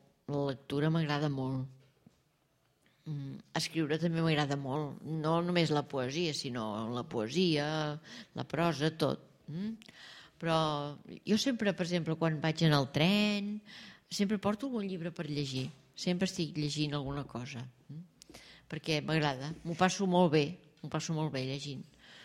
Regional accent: Catalonia, Spain; el Pedraforca és una muntanya que hi ha al Berguedà, que és d'on jo soc.

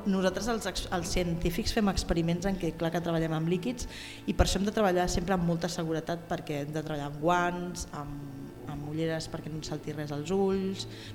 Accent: Sant Joan Despí, Catalonia, Spain; also born or lived in Barcelona / Florida; Vaig néixer a Barcelona, però vinc a Sant Joan d'Espí. És veritat que després, com heu dit, he viatjat molt i de fet he viscut un temps a Florida i després a alguns altres països.

